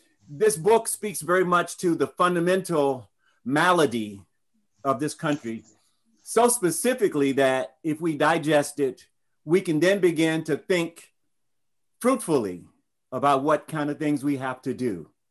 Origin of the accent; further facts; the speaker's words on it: Tennessee, United States; I grew up in the South. It is. I grew up in Tennessee.